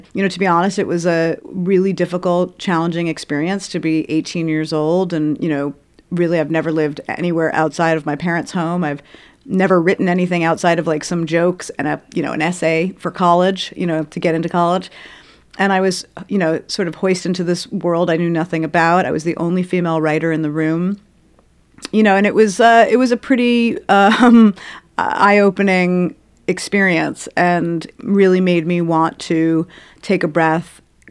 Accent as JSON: {"language": "English", "town": "Brooklyn", "region": "New York", "country": "United States", "said": "When you're old enough to kind of just like do it yourself and take yourself on the subway, I'm from Brooklyn, and, you know, to take yourself into the city"}